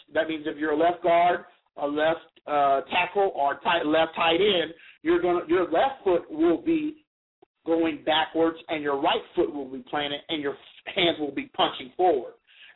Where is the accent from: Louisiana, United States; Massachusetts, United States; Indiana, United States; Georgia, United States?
Louisiana, United States; now in Oregon, United States; I mean, listen, I grew up in Louisiana, so we did a, I mean, those receivers did a lot of blocking because we ran a lot of option.